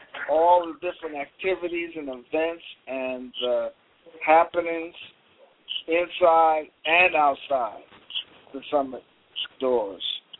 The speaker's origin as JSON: {"language": "English", "region": "New York", "country": "United States", "said": "And I wasn't used to that. I'm from New York."}